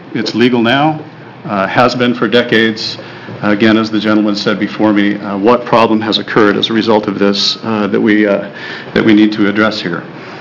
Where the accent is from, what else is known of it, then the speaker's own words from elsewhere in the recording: Tigard, Oregon, United States; from Tigard, Oregon.